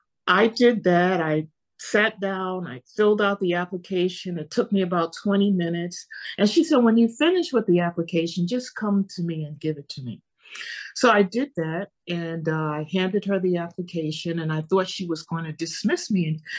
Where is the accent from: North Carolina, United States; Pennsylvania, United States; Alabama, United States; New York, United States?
New York, United States; New York City; born there; I was born in New York City, Presbyterian Hospital, August 24th, 1952.